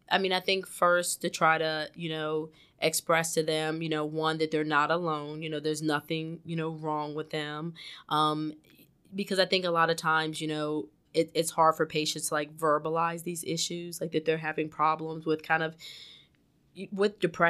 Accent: Maryland, United States; also born or lived in North Carolina; now in New Jersey, United States; I'm originally from Maryland. I went to undergrad at Wake Forest University in Winston-Salem, North Carolina.

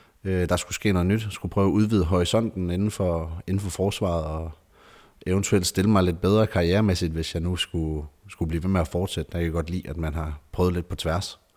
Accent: Aarhus, Central Denmark Region, Denmark; 32 år. Jeg har efterhånden været i forsvaret snart 10 år til august. Født og opvokset i Aarhus

